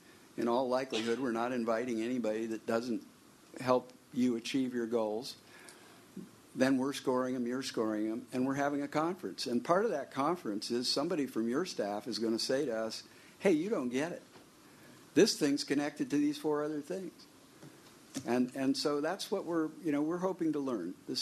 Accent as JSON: {"language": "English", "town": "San Mateo", "region": "California", "country": "United States", "tie": "born or raised there", "said": "I'm from the Bay Area. I grew up in San Mateo."}